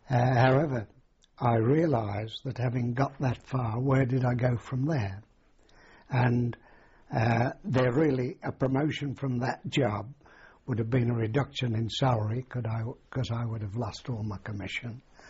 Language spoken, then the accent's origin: English; Birmingham, West Midlands, United Kingdom; Yes, I was one of a big family. I was one of 10. And I went to various schools in Birmingham until the age of 14, which was the leaving age at the time.